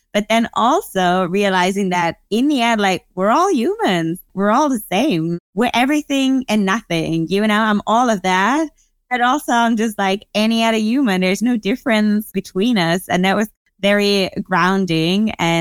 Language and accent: English; Germany; born and raised in Germany